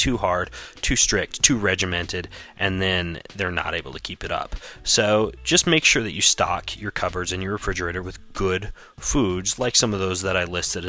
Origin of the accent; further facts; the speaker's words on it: Spokane, Washington, United States; around my hometown of Spokane, Washington